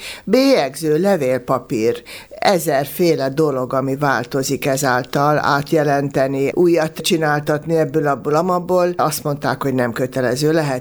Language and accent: Hungarian; Debrecen, Hajdú-Bihar, Hungary; én városi lány vagyok, a családom is ténylegesen városon nevelkedtek, a szüleim, én magam is itt jártam középiskolába, itt születtem Debrecenben